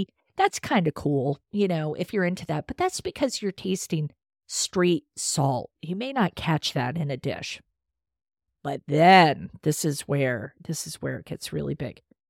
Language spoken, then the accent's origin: English; Pennsylvania, United States; Because I grew up in Pennsylvania, very homestyle cooking, loved it.